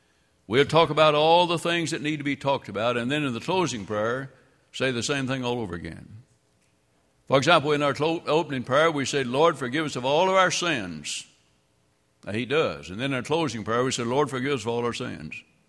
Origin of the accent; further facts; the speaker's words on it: Kentucky, United States; Well, I grew up in Graves County, Kentucky.